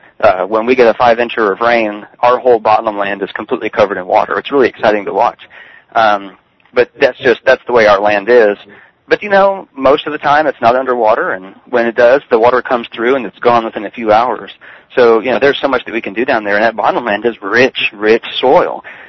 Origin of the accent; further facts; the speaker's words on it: Richardson, Texas, United States; Yeah, and I was brought up in Richardson, which is a Dallas suburb, so, and I lived in McKinney for a time